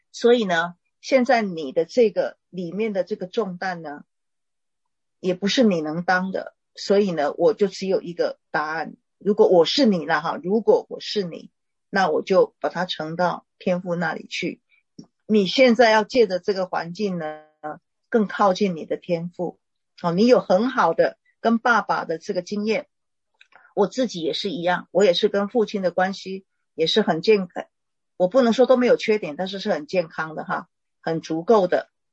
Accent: China; 我们中国人有一个情况，其实不是没有道理的

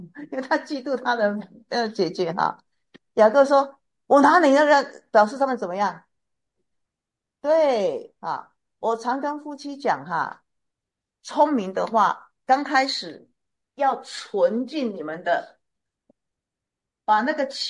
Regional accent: China; 跟我们中国人的时候应该有点相通。

